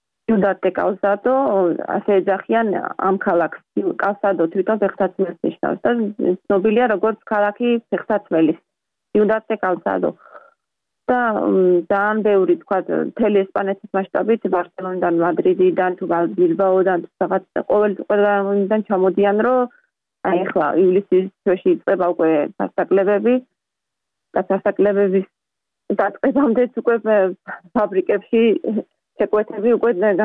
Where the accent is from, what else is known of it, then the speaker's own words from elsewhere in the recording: Batumi, Adjara, Georgia; now in United States; ქალაქში გავიზარდე, ბათუმში გავიზარდე და დღეშის სამჯერ დაბხულობით სულ თითქმის ზღვაზე ვიყავით, იმიტომ რომ ძალიან ახლოს ვცხოვრობ პირდაპირ ცენტრში ქალაქში.